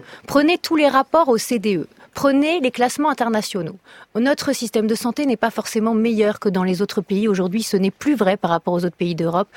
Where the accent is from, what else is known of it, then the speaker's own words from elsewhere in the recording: France; en tant que Français